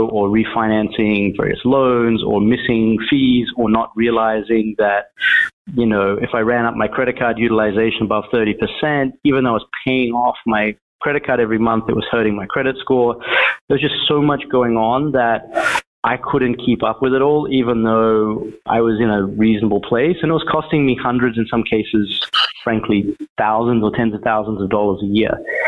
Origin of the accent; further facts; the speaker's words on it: Australia; moved away as an adult; I'm an Aussie, as a few folks might be able to tell. But I came here about 15 years ago